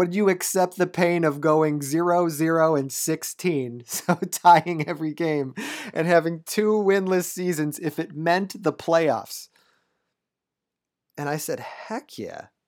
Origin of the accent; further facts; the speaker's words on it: Cleveland, Ohio, United States; I'm from the North, so, you know, I'm from Cleveland. So it just, you know, the South sometimes seems like a different country.